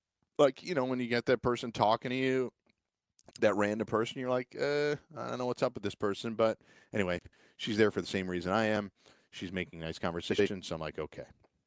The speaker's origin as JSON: {"language": "English", "country": "United States", "said": "But I'm also American."}